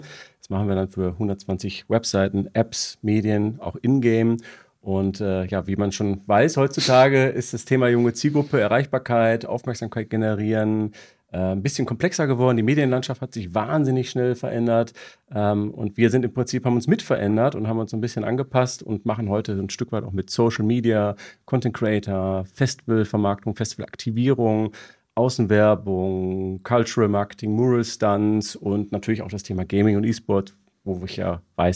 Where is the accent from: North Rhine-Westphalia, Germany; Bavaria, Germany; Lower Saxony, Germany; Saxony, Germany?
North Rhine-Westphalia, Germany; now in Berlin, Germany; Straight out of Ruhrpott.